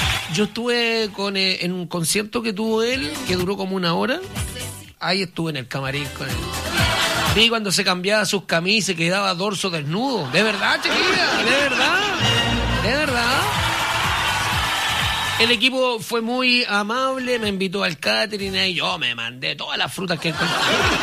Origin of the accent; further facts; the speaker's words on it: Chile; Soy chileno